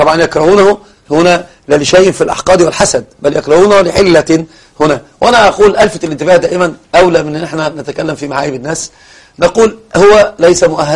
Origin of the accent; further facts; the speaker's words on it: Egypt; ما عندنا في مصر يقولون صار سليم، صح كده؟